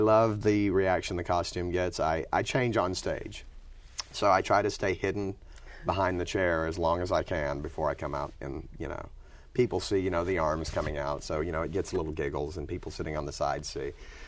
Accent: Louisiana, United States; I'm from South Louisiana, so... you know, when I drive the back roads when I go home.

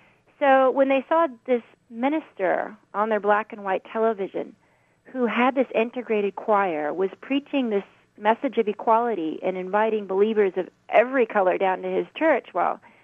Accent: Indiana, United States; I'm also from Indiana.

